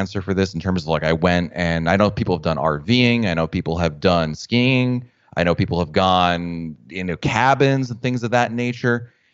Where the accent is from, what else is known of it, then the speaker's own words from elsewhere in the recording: Northeast, United States; I grew up in the Northeast. Mount Dora is about as close to a town in the Northeast that I can remember.